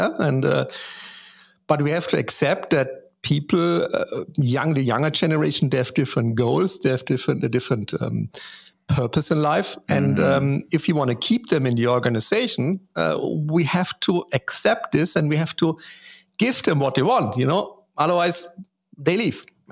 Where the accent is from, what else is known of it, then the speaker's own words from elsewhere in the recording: East Germany, Germany; When I grew up, I mean, I grew up in East Germany, you know, and we didn't even have a phone at home.